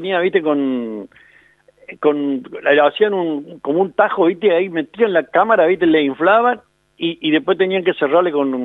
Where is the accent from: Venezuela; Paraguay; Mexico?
Paraguay; Porque nosotros vinimos 8 de Paraguay, ¿viste?